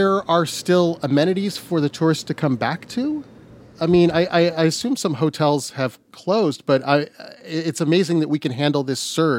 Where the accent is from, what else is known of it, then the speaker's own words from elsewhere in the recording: New York City, New York, United States; As a New Yorker, this is very, very exciting.